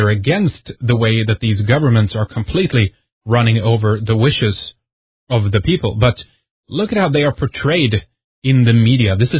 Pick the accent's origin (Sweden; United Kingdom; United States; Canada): Sweden; English is a second language